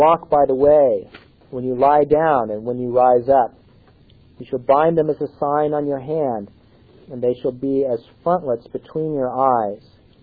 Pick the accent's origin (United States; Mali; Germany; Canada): United States; Topeka, Kansas; He's a pastor of the church that I grew up in Topeka, Kansas.